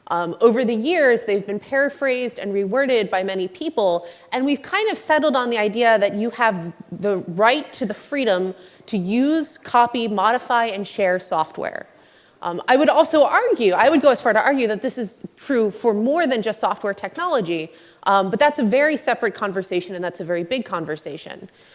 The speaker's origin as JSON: {"language": "English", "country": "United States", "said": "I'm from the United States."}